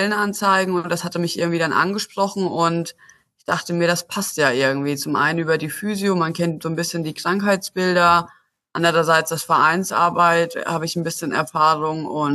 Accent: Florstadt, Hesse, Germany; ich komme aus der Nähe von Florstadt, das ist in der Nähe von Friedberg hier in Hessen, und ja, bin 31 Jahre

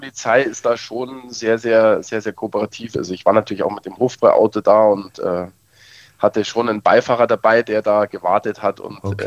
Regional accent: Munich, Bavaria, Germany; born there; Ja, also ich bin ja gebürtiger Münchner

